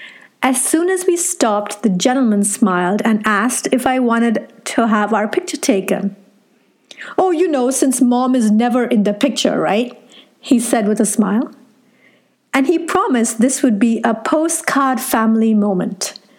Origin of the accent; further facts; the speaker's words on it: Chennai, Tamil Nadu, India; although I'm from Chennai, my command of Tamil, which is the local language, isn't that great